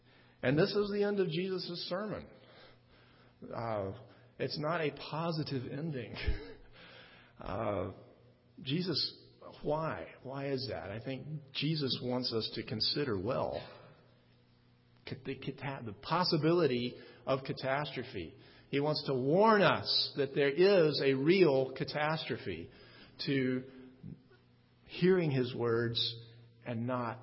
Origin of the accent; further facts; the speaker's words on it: Birmingham, Alabama, United States; This is my dad here in the red shirt, and the house that I grew up in Birmingham, Alabama.